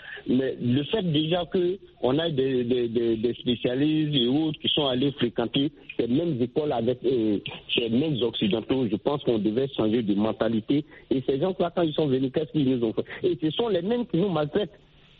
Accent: Côte d’Ivoire; quand on est africain, je prends l'exemple, moi je suis ivoirien

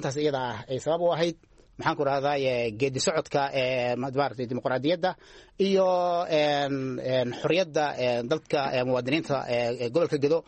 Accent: Jubaland, Somalia; gobolka gedo oo gobolkayga ah oo aan maxaan ku raadaya ku soo barbaaray

